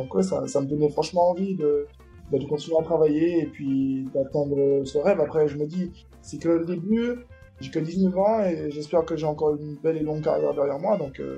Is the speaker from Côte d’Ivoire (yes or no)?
no; Martinique; je viens de la Martinique, de la Caraïbe. J'ai commencé, toute ma famille vit là-bas. Mon père est d'origine saint-lucienne, il est arrivé en Martinique à 11 ans. Et ma mère est d'origine martiniquaise, elle est née là-bas.